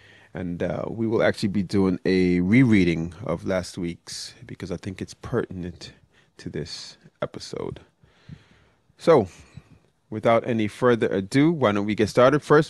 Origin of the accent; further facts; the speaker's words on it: Brooklyn, New York, United States; I am black. We come from different backgrounds. He's from Connecticut. I am from Brooklyn, New York City.